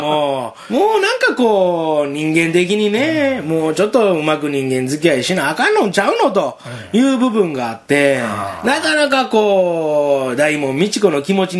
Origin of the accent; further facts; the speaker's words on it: Kansai, Japan; 特に関西人としては